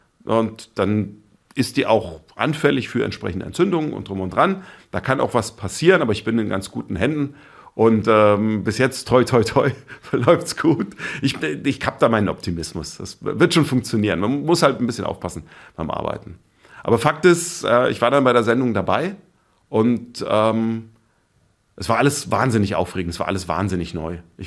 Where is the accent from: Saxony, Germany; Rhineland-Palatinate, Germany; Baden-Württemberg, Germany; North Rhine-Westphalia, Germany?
Rhineland-Palatinate, Germany; Ich bin Bauernhof in Rheinhessen groß geworden.